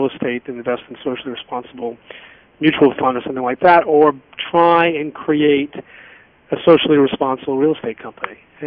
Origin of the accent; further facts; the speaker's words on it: Savannah, Georgia, United States; I grew up in Savannah, Georgia, part of a third-generation family business, Jewish family business, that started in the grocery store with my grandmother in 1940 in Savannah, Georgia, corner store.